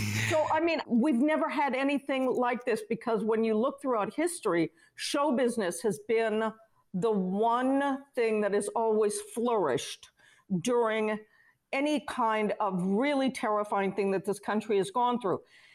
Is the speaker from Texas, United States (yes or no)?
no; Los Angeles, California, United States; also born or lived in London, United Kingdom / New York, United States; I didn't really grow up in Hollywood. I grew up in Los Angeles, London, and New York because mm-hmm. my mom was always on the road.